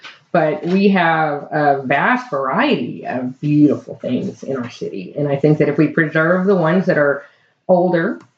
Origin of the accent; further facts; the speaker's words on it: Plano, Texas, United States; I grew up in Plano. And Plano in 1977 was a flat field.